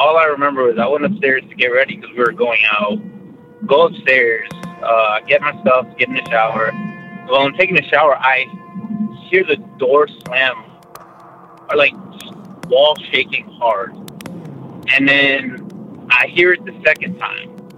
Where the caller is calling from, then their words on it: Dallas, Texas, United States; from Dallas, Texas again.